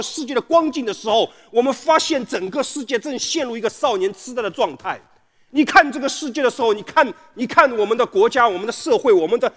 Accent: Shanghai, China; 我们上海人有没有啊？上海人话说拎得清吧，

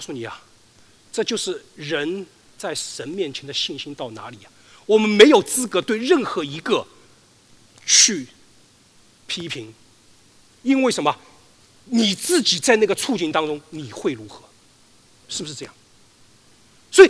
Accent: Shanghai, China; 因为这是我的故乡嘛，上海发生的事情嘛

